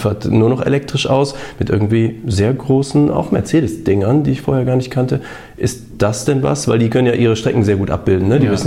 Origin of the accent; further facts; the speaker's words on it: Aachen, North Rhine-Westphalia, Germany; ich bin aus Aachen.